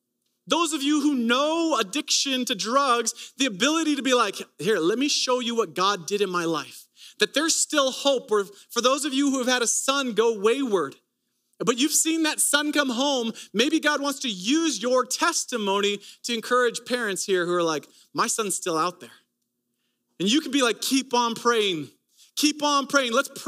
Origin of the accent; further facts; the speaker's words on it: Owen Sound, Ontario, Canada; born there; I was born in Owen Sound, Ontario, Canada.